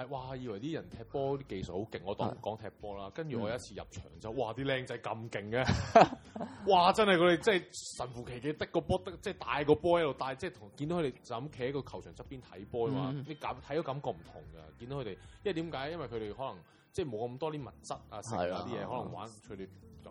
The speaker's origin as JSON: {"language": "Cantonese", "region": "Guangdong", "country": "China", "said": "我自己其實我自己係講身為一個廣東人啦。"}